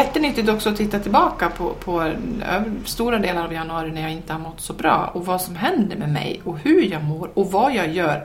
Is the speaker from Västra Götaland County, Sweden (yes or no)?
no; Dalarna County, Sweden; när man bor här nere, nu har vi faktiskt lite snö, men annars så är det mycket mindre snö här än hemma i Dalarna.